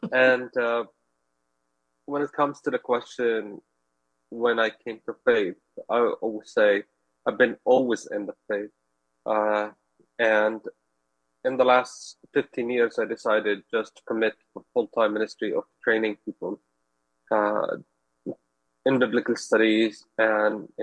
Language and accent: English; Gaza, Gaza Strip, Palestine; I'm a Palestinian Arab Christian. I was born in Gaza, and I serve in Bethlehem.